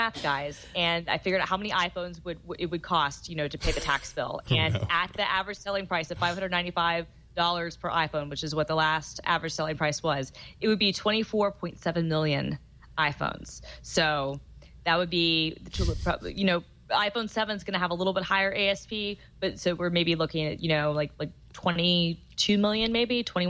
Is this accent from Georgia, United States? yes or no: yes; Atlanta, Georgia, United States; So like I'm originally from Atlanta, and the state of Georgia now makes a significant amount of money